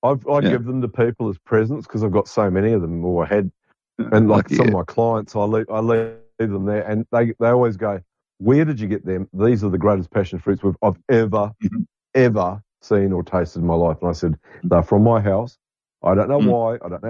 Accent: New Zealand; And even where I grew up in New Zealand, if you were the locals called you a tourist, and it was not a compliment.

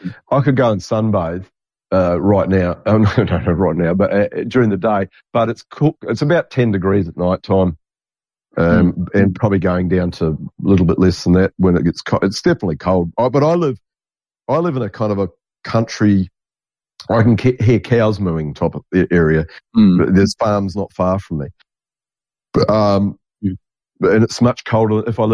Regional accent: New Zealand; we grew up with being in New Zealand. We're all kind of we all came from England or Scotland or Ireland originally

